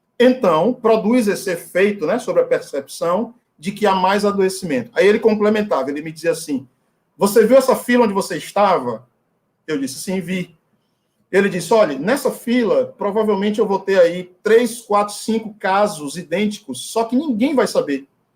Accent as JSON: {"language": "Portuguese", "town": "Muritiba", "region": "Bahia", "country": "Brazil", "tie": "born or raised there", "said": "Cheguei na minha cidade, em Muritiba, marquei uma consulta com o maior clínico geral que tem lá na minha cidade"}